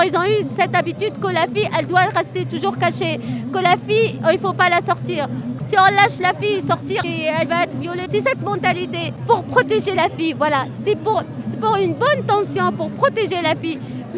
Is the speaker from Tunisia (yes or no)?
no; Annaba, Annaba Province, Algeria; moved away as an adult; now in France; Je suis d'Annaba. Je parle de moi, hein.